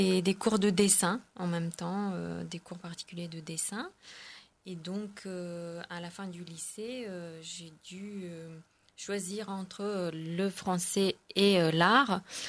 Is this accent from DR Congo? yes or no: no; Bulgaria; French is a second language; moved away as an adult; now in France; je viens de Bulgarie. Je suis arrivée en France à l'âge de 19 ans parce que je faisais des études de français.